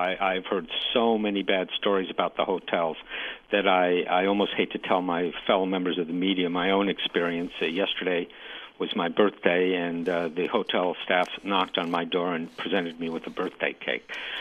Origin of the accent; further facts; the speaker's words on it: United States; Being an American, it was obviously embarrassing.